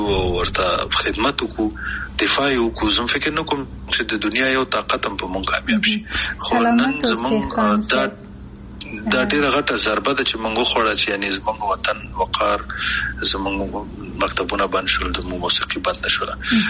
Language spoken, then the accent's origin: Pashto; Afghanistan; مونږ کوم افغانان یو